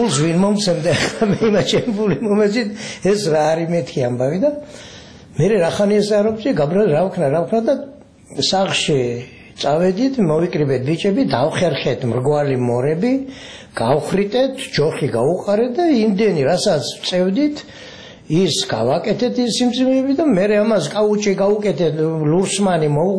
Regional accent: Mukhurcha, Samegrelo-Zemo Svaneti, Georgia; დავიბადე სოფელ მუხურჩაში, მარტვილის რაიონი. ვიზდებოდი ჩვეულებრივად, როგორც ყველა ბავშვები იზრდება სოფელში

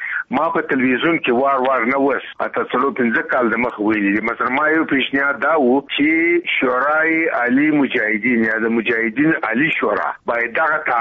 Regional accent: Afghanistan; زه په خپله د افغانستان د یو فرد په حیث د خلکو د تصمیم احترام کوم

